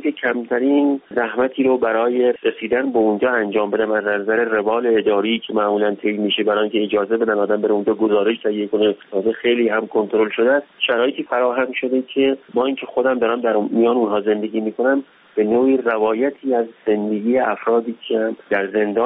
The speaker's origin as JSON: {"language": "Persian", "region": "Khuzestan", "country": "Iran", "said": "خاطرات من از شروع جنگ و اینها که اهل خوزستان بودم"}